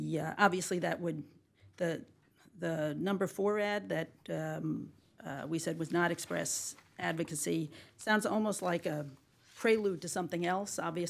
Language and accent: English; New York, United States; There's a conservative party in various states, in my home state of New York, for example.